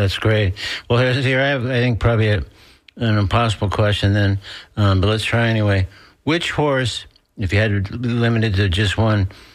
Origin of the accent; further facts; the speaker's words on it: Fort Myers, Florida, United States; I grew up in Fort Myers, and my dad brought us to the Arcadia Rodeo.